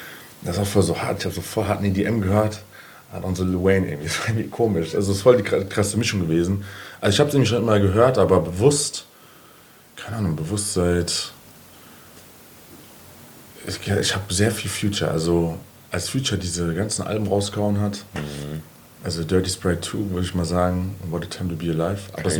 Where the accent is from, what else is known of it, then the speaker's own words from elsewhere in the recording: Frankfurt, Hesse, Germany; Und wir wir embracen es halt als Frankfurter